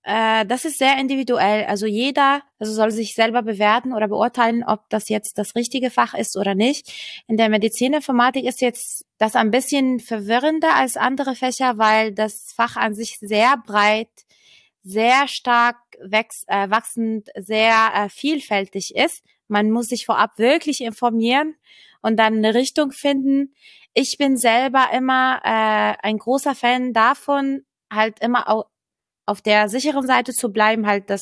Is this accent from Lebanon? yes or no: yes; Lebanon; German is a second language; Ich komme aus dem Ausland, also aus dem Libanon. Deutsch ist nicht meine Muttersprache.